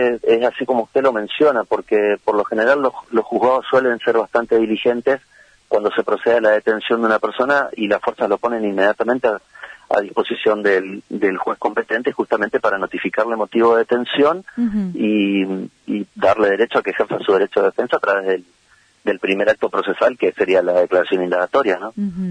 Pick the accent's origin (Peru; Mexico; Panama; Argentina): Argentina; Posadas, Misiones; now in Eldorado, Argentina; Yo soy de Posadas, pero estoy viviendo en El Dorado.